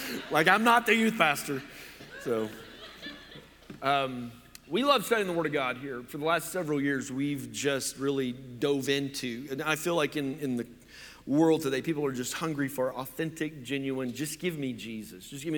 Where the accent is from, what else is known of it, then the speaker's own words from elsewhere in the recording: Oklahoma, United States; also born or lived in Louisiana; I'm like, "I'm from Oklahoma. Beef. What's for dinner?" You know what I'm saying? But because I lived in Louisiana, I felt that I paid my dues.